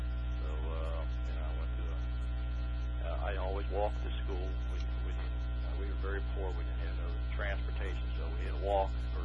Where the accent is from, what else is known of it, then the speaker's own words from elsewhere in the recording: Cincinnati, Ohio, United States; born there; I was born in Cincinnati, Ohio.